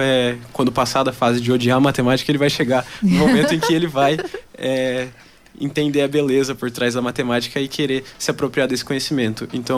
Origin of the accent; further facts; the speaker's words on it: Londrina, Paraná, Brazil; Sim, sou de Londrina.